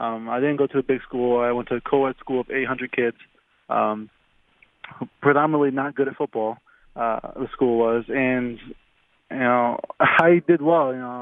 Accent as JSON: {"language": "English", "town": "Chicago", "region": "Illinois", "country": "United States", "said": "I'm from Chicago. So I grew up a Notre Dame fan"}